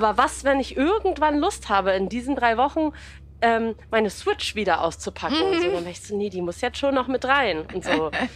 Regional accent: Berlin, Germany; aber ich bin halt Berlinerin und für mich ist das halt meine Liebe und mein Zuhause.

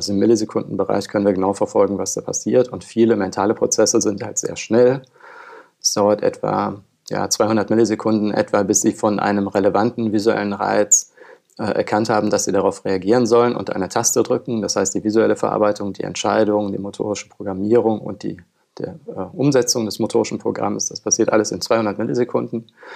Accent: Oldenburg, Lower Saxony, Germany; Als Oldenburger sagen wir ja nur einmal moin.

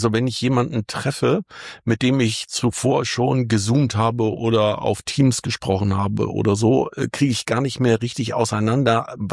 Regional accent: Fehmarn, Schleswig-Holstein, Germany; Und ich bin auf Fehmarn geboren und bin dort aufgewachsen, zur Schule gegangen, habe dort mein Abi gemacht

